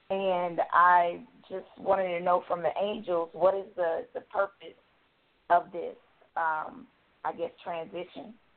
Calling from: Georgia, United States; I'm calling from Georgia.

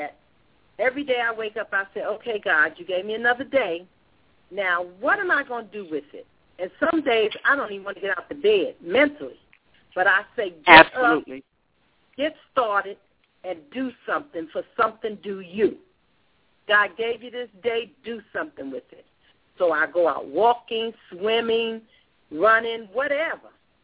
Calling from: Georgia, United States; I'm calling from Georgia.

